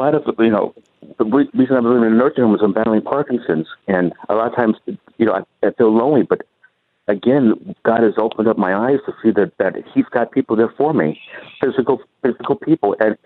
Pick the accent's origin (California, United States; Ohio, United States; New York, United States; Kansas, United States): Ohio, United States; also born or lived in Texas; where I live most of my life is in Texas. But I grew up in Ohio.